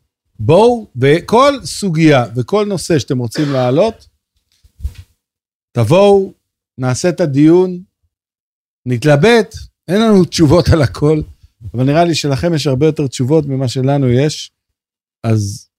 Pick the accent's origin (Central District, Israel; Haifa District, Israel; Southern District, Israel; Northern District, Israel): Northern District, Israel; Karmiel; בקרמיאל, ואמא שלי הייתה מחנכת, ואני הייתי בבית קטן בערבה בקרמיאל. כן, אז אני גדלתי בקרמיאל.